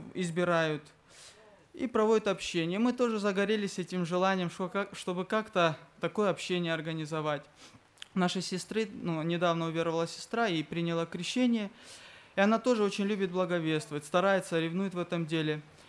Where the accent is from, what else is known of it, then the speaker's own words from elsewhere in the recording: Nagorno-Karabakh, Azerbaijan; Я из Нагорного Карабаха.